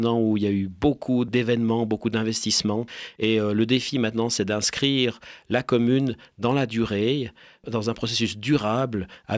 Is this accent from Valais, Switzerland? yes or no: yes; Chamoson, Valais, Switzerland; moved away as an adult; Je suis originaire du village. Bon, j'ai eu la chance à 18 ans de quitter le village pendant une quinzaine d'années pour rouler ma bosse en dehors du Valais, à l'étranger. Mais c'est vrai que je suis retourné en Valais il y a une douzaine d'années.